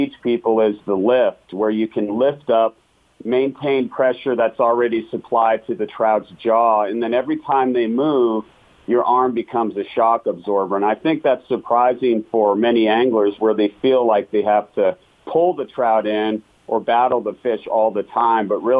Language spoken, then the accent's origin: English; Colorado, United States; I'm a full-time fly fishing guide and author based out of Colorado. And I grew up fishing on the South Platte River